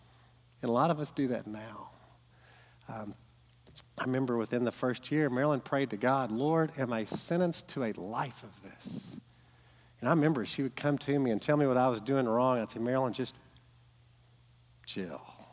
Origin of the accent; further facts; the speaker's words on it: Owensboro, Kentucky, United States; We're from Owensboro. Got up early this morning. There's chaos in Owensboro